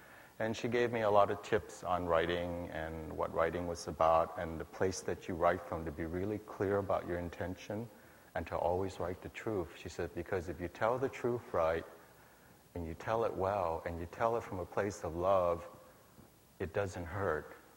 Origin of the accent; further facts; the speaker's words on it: San Francisco, California, United States; my very interesting life growing up in San Francisco